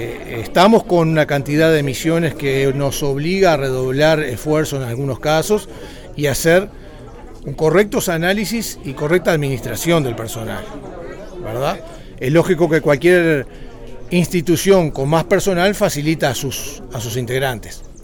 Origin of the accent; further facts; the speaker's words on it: Las Piedras, Canelones, Uruguay; yo nací en Las Piedras. Yo soy oriundo de Canelones. Mi padre es nacido en Tacuarembó.